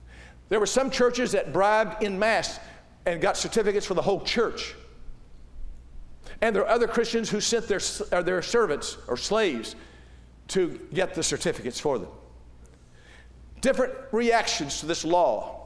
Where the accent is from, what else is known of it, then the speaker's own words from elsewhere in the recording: West Virginia, United States; We used to say it when I was growing up in West Virginia, stepping out on his wife.